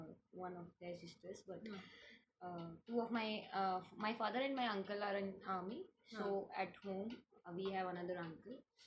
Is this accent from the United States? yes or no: no; Panipat, Haryana, India; I'm basically from Panipat, but I haven't stayed there for long. Okay. I was there till 5th grade. And then I shifted with my father and started changing schools after 3 years.